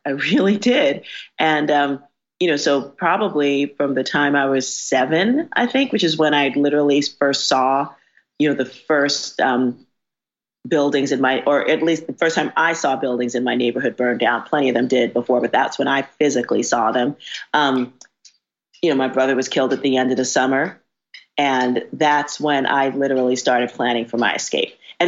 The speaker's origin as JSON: {"language": "English", "town": "Bronx", "region": "New York", "country": "United States", "tie": "born or raised there", "said": "Because it's because I grew up in the South Bronx, which at the time and still is considered, this urban, it's a ghetto, basically."}